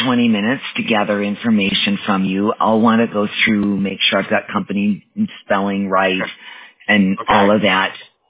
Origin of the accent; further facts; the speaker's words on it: Wisconsin, United States; I grew up in Wisconsin, and I graduated